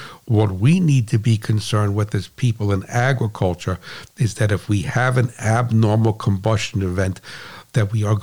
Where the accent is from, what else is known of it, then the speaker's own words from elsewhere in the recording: United States; I'm American, so I got 392.